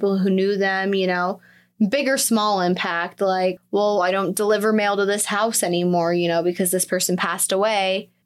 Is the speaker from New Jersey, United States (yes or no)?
no; Colorado, United States; accent: Colorado; I had troubles with this one before. It's my Colorado accent.